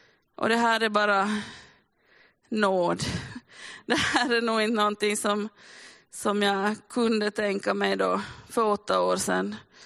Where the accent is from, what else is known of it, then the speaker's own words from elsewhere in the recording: Smedsby, Ostrobothnia, Finland; Jag är uppvuxen i Smedsby här, ganska nära. Och ska säga haft förmånen att under mitt vuxna liv då få bo lite här och där i Österbotten.